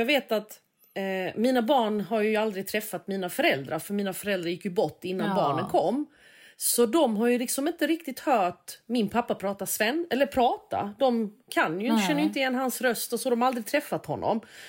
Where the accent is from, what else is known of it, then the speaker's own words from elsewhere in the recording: Småland, Sweden; accent: Småland dialect; Alltså jag pratar ju själv småländska, det är ju inte det.